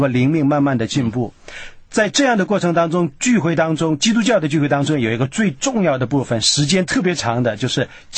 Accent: China; 我们中国人唱中文诗歌，用中国的这种音乐来唱。

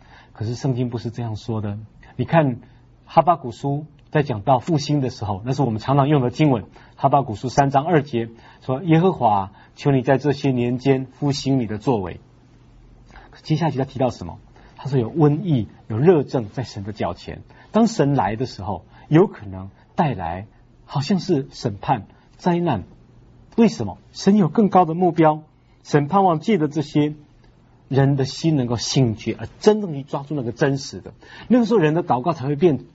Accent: China

